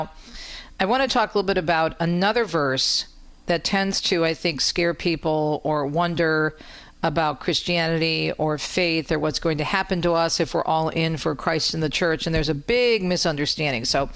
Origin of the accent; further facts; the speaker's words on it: Michigan, United States; It starts in my home state of Michigan.